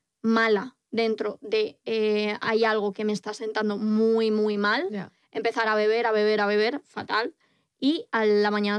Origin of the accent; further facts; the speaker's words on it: Spain; Soy española, ¿qué quieres que te gane?